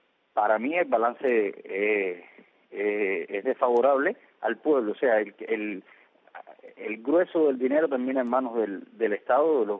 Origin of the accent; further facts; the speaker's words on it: Cuba; yo soy cubano y vivo aquí y estoy sufriendo estos cambios de política, tanto del poder vigente aquí en Cuba